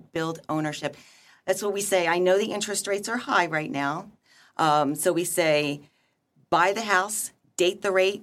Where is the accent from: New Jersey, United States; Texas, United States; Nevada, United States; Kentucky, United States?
New Jersey, United States; born or raised there; also born or lived in Germany